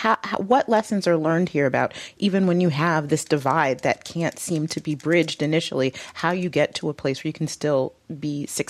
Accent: Michigan, United States; I'm from Michigan, I know that it is very segregated.

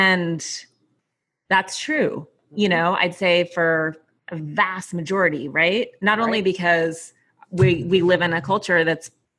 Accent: Montana, United States; I grew up in Montana, you know?

